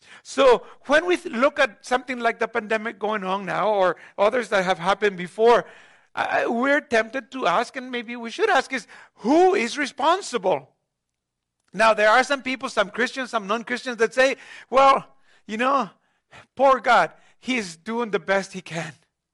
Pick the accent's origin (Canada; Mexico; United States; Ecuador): Mexico; I remember as a kid growing up in Mexico, of course, in a very seismic, active region of the world, part of the so-called Ring of Fire that is on both sides of the Pacific Ocean.